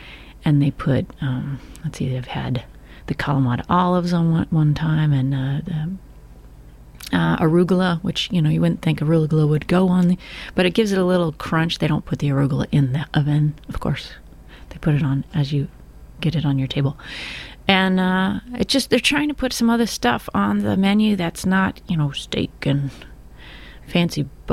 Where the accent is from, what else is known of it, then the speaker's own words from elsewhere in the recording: St. Helena, California, United States; I grew up partly in St. Helena, California